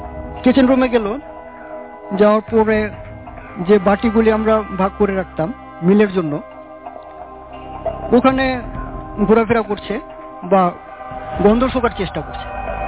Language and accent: Bangla; Mymensingh, Mymensingh Division, Bangladesh; now in Dhaka, Bangladesh; তো লেখাপড়ার উদ্দেশ্যে আমি ময়মনসিং থেকে প্রথম উত্তরতে আসি, মানে ঢাকায় আসি।